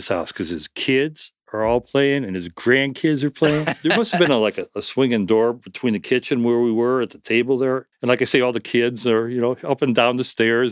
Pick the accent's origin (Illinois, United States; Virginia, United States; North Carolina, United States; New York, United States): Illinois, United States; Downers Grove; I had been born and raised in Downers Grove.